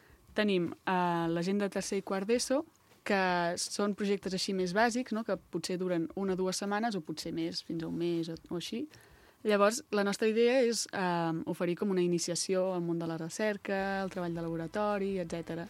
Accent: Vilafranca del Penedès, Catalonia, Spain; la majoria ja som de Vilafranca

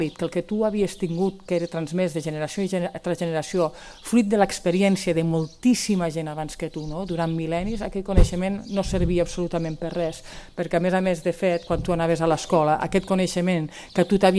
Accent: Rialb, Catalonia, Spain; el meu poble, que és un poble molt petit, que ara té 400 habitants, no hi visc, a Rialb, jo visc en un altre poble, no visc en un poble, visc en una casa aïllada

